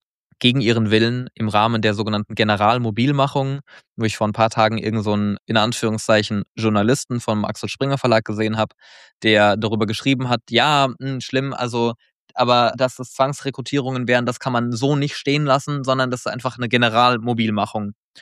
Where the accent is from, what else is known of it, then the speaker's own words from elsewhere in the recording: Baden-Württemberg, Germany; aus meiner Heimat, aus meiner alten Heimat in Baden-Württemberg